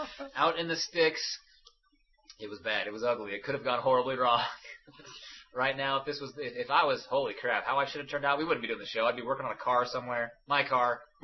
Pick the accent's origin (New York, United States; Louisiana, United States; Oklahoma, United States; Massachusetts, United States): Louisiana, United States; I'm from the South, Louisiana, and it's impossible to not see the old show.